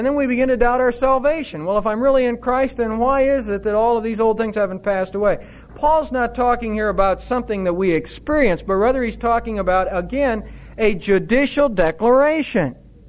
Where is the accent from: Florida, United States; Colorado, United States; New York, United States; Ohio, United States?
Ohio, United States; When I came from Ohio, when Connie and I loaded up our car and all of our possessions that we had, didn't get them all in the car, but we got some in a van, truck, and we brought them down here to Texas.